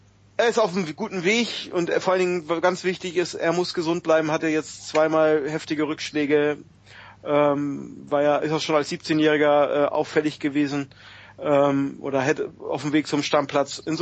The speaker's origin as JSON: {"language": "German", "region": "Northern Germany", "country": "Germany", "said": "Für mich dann sowieso als Norddeutscher"}